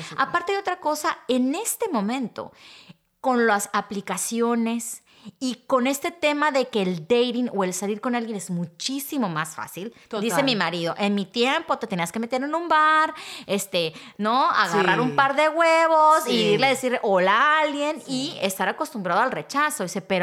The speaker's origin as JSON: {"language": "Spanish", "country": "Mexico", "also_born_or_lived": "Boston", "said": "Y entonces, dentro de mi sistema de creencias como mexicana, estamos saliendo, eres mi novio, ¿no?"}